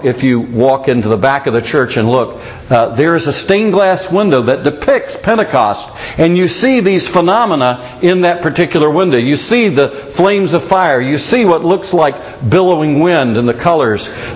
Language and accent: English; Myrtle Beach, South Carolina, United States; I was raised on the Atlantic coast, moved to Myrtle Beach, South Carolina when I was 4 years old and graduated from high school there.